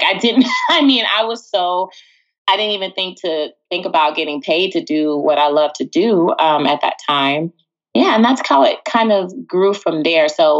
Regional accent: Texas, United States; also born or lived in California; I grew up in Texas.

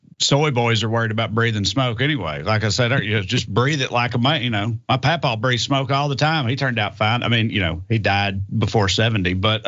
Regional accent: the South, United States; It's especially wild to me coming from like the right, because like I'm from the South.

